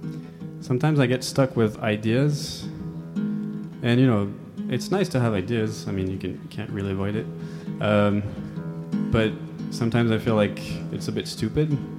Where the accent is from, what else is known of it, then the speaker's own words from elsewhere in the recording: Paris, Île-de-France, France; sunshine for me is something always great because I grew up in Paris.